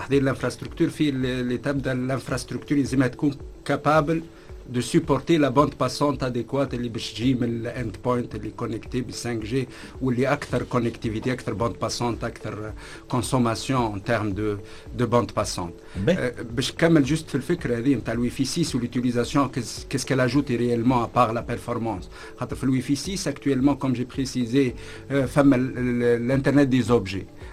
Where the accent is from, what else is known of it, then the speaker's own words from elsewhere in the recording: Tunisia; à chaque fois au papier كيما عندنا في تونس.